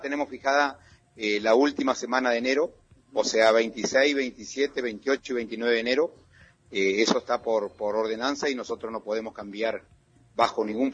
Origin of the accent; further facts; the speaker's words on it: Argentina; Nosotros, como argentino, más que alegre, una emoción.